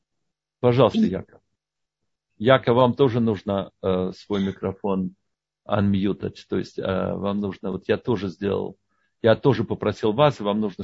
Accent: New York, United States; now in Chicago, United States; я из Нью-Йорка, да, в Чикаго.

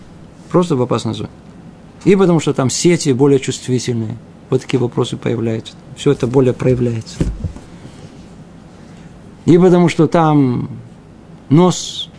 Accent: Moscow, Russia; Кто внутри не видит этого, это нормально, я же из Москвы.

